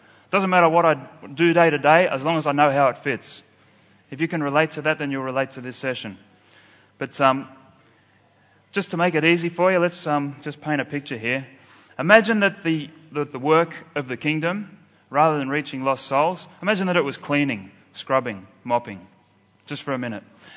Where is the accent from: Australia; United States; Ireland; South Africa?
Australia; Sydney, New South Wales; I'm from Sydney, Australia